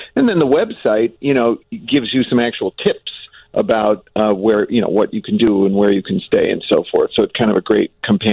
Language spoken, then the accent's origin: English; Chicago, Illinois, United States; I just had this idea that, and I grew up in the Chicago area, there are just these iconic places that we've all gone.